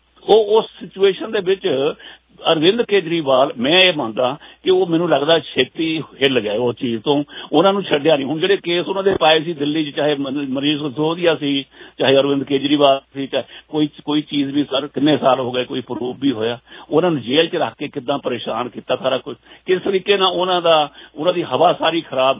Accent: Punjab, India; ਜਦੋਂ ਅਸੀਂ ਆਪਣੇ ਆਪ ਹੀ ਆਪਾਂ ਪੰਜਾਬੀ ਹੋਈ ਪੰਜਾਬ ਦਾ ਬੇੜਾ ਗਰਕ ਕਰਨ ਤੇ ਤੁਰੇ ਹੋਏ ਆ

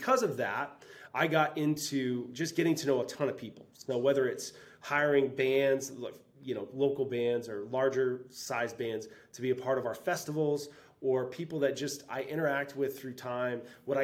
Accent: Midwest, United States; So I come from, I was a third generation pastor growing up in the Midwest.

